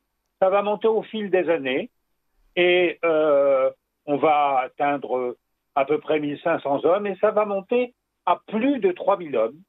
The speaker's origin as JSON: {"language": "French", "region": "Brittany", "country": "France", "said": "pour nous qui sommes Français et qui sommes très attachés à notre beau pays, je dis notre parce que je suis breton"}